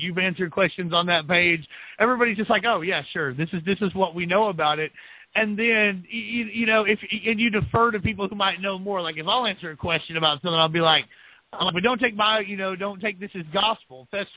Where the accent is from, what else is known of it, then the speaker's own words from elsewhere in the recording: Missouri, United States; also born or lived in Arkansas; My home state's of Missouri and Arkansas